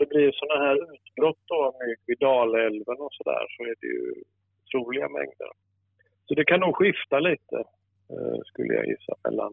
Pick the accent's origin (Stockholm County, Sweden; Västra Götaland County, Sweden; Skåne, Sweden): Skåne, Sweden; Jag är uppvuxen i Skåne, på Österlen.